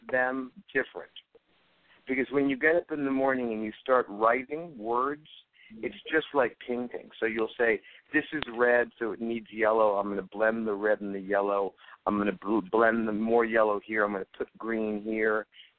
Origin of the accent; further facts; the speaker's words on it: Hollywood, California, United States; But I grew up in Hollywood, and I learned the other part of it, which was a lot of my friends were famous, and I have a kind of an in with that.